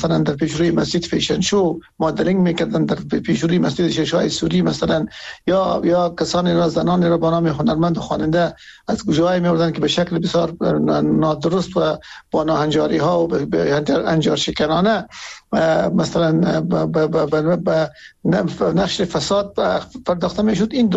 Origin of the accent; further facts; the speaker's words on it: Afghanistan; ما همه از افغانستان هستیم